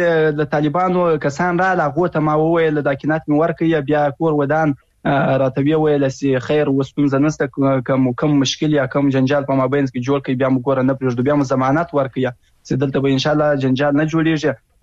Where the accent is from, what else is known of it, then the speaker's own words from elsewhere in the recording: Afghanistan; زه د یو افغان په حیث